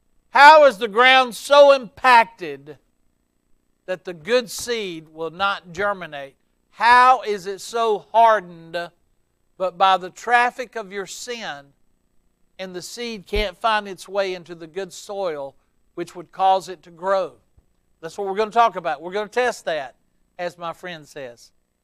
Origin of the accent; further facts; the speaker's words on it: Gastonia, North Carolina, United States; you know it's the grace of God if He can take an old South Gastonia boy like me and call me to preach